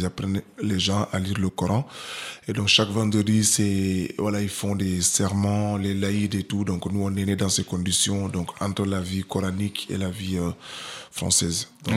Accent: Kabadio, Ziguinchor, Senegal; Je suis né à Cabadio, grandi à Cabadio.

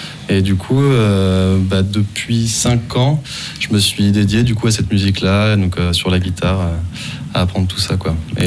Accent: Saint-Malo, Brittany, France; Et je viens de Saint-Malo, j'ai fait tout un tas de conservatoires pour arriver à Nantes.

